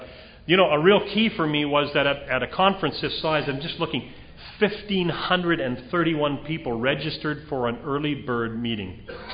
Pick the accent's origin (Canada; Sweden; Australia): Canada; Saskatchewan; born there; Anyway, I was born in Saskatchewan, very flat in Saskatchewan.